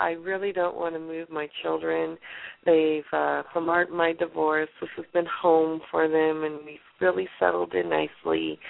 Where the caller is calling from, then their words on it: Marina, California, United States; I'm calling from Marina, California.